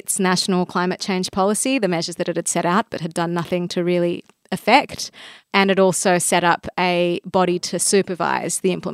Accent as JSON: {"language": "English", "country": "Australia", "tie": "born or raised there", "also_born_or_lived": "Bangladesh", "said": "My family's from Bangladesh. I grew up in Australia and living in both Bangladesh and Australia"}